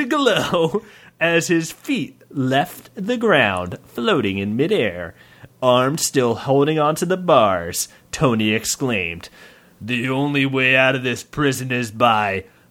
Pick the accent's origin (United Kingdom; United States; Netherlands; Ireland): Ireland; I've got dry skin. Mm-hmm. Sometimes. I'm Irish.